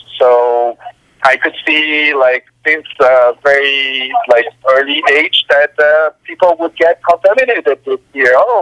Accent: São Paulo, Brazil; English is a second language; Well, I mean, I'm from Sao Paulo, so there's quite a bit of Sao Paulo there.

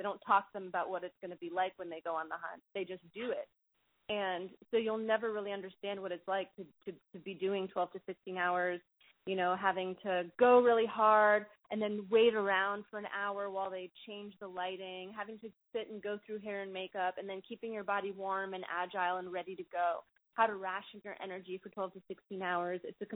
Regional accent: Miami, Florida, United States; We grew up in the Magnet, you know, theater programs that existed in Miami at the time.

